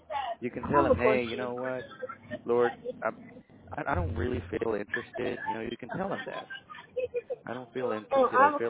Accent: El Salvador; I thought you decided to hang up because I told you I was from El Salvador.

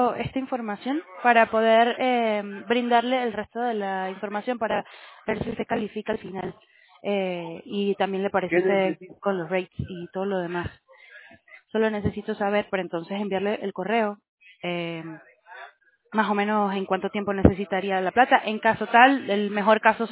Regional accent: Venezuela; Yo soy de Venezuela.

